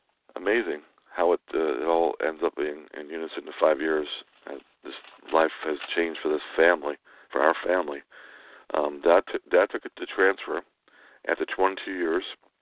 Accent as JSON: {"language": "English", "region": "New Jersey", "country": "United States", "also_born_or_lived": "Alaska", "lives_now": "Michigan, United States", "said": "Michigan. You gotta realize we came from New Jersey. We had winters, we had snow and all that stuff."}